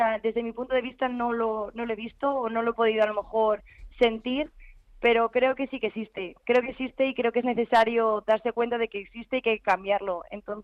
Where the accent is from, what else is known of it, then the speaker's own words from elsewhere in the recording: Madrid, Community of Madrid, Spain; yo siendo madrileña